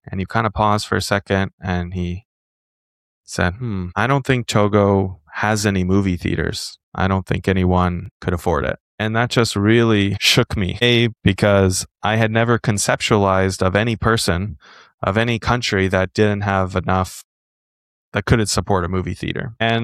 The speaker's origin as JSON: {"language": "English", "region": "California", "country": "United States", "said": "because I'm from California, I love socialism."}